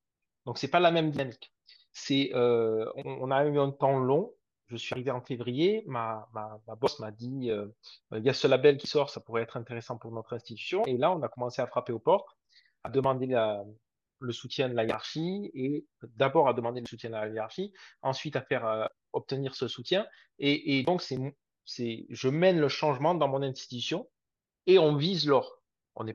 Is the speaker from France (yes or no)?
yes; Bordeaux, Nouvelle-Aquitaine, France; vu que je suis bordelais, c'est ce que je suis